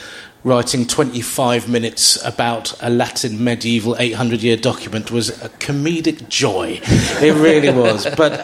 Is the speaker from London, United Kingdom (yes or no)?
yes; London, United Kingdom; I'm from South London.